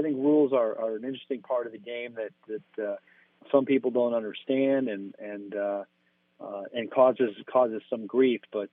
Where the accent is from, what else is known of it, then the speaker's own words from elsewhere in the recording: Chicago, Illinois, United States; I grew up in the Chicago area, and I caddied at a local club for years, like when I was a teenager.